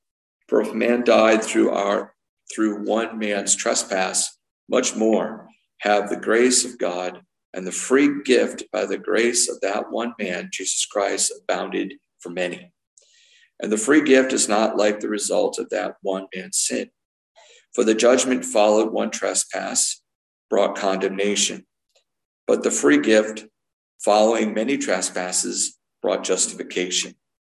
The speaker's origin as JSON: {"language": "English", "region": "New York", "country": "United States", "tie": "born or raised there", "said": "I'm used to growing up in Central New York where, you know, we would have a foot on the ground by this time in north of Syracuse."}